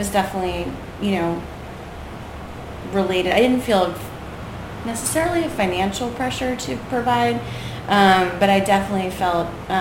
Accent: Richmond, Virginia, United States; Richmond, Virginia, mostly. Once my parents split up, we were in Richmond.

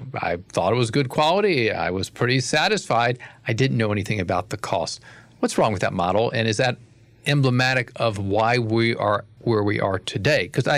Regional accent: Atlanta, Georgia, United States; So when I think back when I was a kid growing up in Atlanta, and I'm thinking about, you know, I was 13, 14, 15

